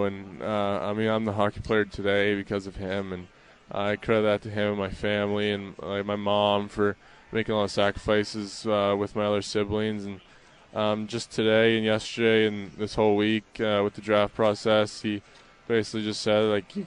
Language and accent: English; New Jersey, United States; And I'm from New Jersey, so I spend quite a bit of time on the Jersey Shore.